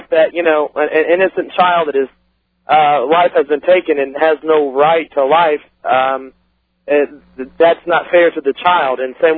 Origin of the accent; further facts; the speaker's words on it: Ohio, United States; actually, I'm from Ohio, heading to Columbus, Indiana